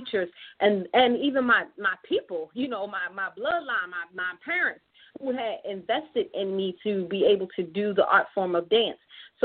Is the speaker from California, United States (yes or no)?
no; Baltimore, Maryland, United States; I have returned back to my hometown of Baltimore, and I'm here to reclaim the missing parts